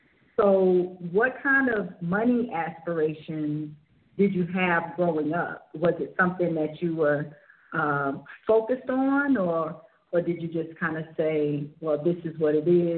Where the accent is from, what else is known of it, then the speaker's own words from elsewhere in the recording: Miami, Florida, United States; also born or lived in West Palm Beach; Born and raised in Florida, Miami, West Palm Beach, and I can say too that I used to visit New York when the Barclays Center was being built.